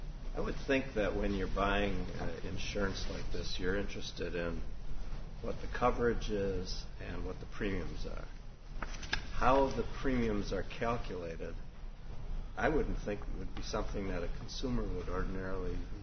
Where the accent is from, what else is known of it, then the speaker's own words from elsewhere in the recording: Wisconsin, United States; Well, I'm from Wisconsin. I'm not necessarily that sophisticated.